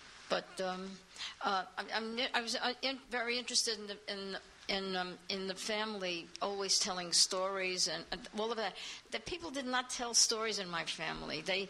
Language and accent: English; New York City, New York, United States; I come from the Bronx, and I come from a neighborhood that was very solidly Jewish and Eastern European in every way.